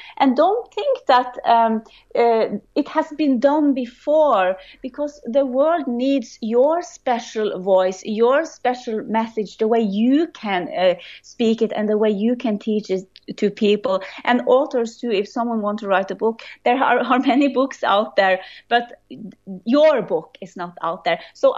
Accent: Norway; first language Norwegian; English is a second language; And I was very scared because my first language are Norwegian. So to speak in English has been something

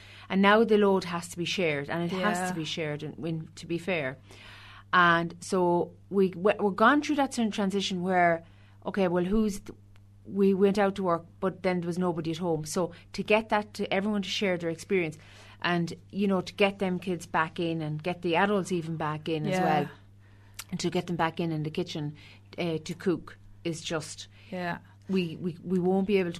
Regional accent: Keena, Ireland; I'm originally from Keena. I'm a Keena born and bred. And I went to school in Keena.

